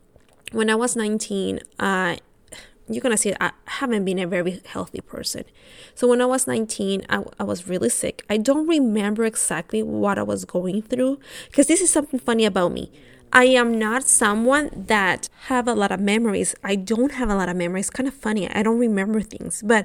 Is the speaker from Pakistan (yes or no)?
no; Honduras; now in United States; I'm from Honduras, by the way